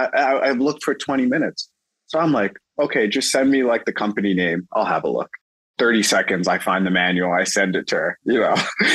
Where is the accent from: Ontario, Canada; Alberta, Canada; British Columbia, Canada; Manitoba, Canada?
Ontario, Canada; Toronto; And I'm from Toronto, right? So I understood that it was always going to be a city that was going to grow in that market.